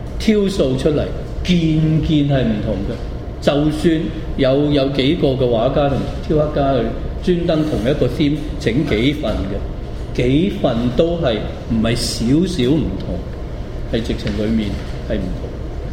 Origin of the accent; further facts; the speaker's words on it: China; 我哋中國人，我哋咪就係咁樣咁一解就通。